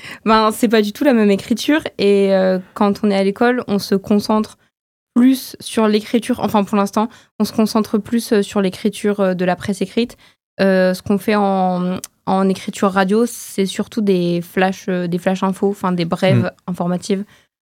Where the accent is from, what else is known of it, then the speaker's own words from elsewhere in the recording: Brittany, France; now in Montpellier, France; Je viens de Bretagne, mais je fais mes études à Montpellier depuis quelques années.